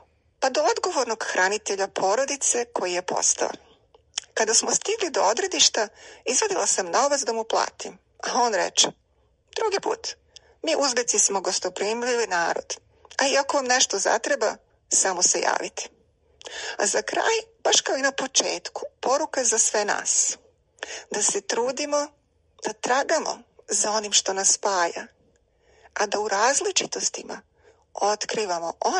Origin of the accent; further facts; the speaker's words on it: Belgrade, Serbia; moved away as an adult; now in Florida, United States; Moje odrastanje, školovanje i početak radnog veka su bili u Beogradu.